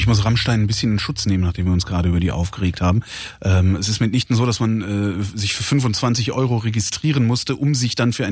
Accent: West Germany, Germany; Weil ich komme aus dem Westen, ich habe keine Vergleichsgröße jetzt.

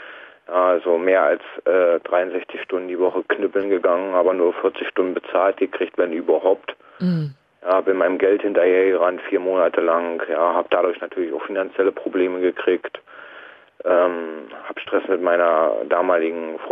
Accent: Berlin, Germany; Ich bin eine Esch-Berliner Pflanze.

